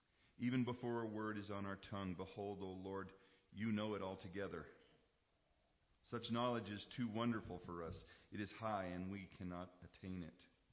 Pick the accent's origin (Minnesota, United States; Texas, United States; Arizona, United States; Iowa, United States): Arizona, United States; But when you're born and raised in Arizona, those are exceptional.